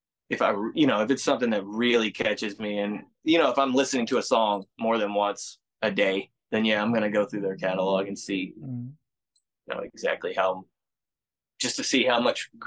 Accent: Texas, United States; born there; I was born in Texas, so I listen to a lot of the old country

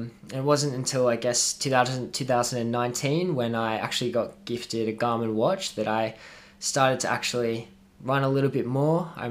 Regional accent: New South Wales, Australia; I am Australian. I grew up in the Blue Mountains area, which is kind of near Sydney. It's a beautiful spot. It's a national park, so there's lots of hiking and outdoor activities, lots of rock climbing.

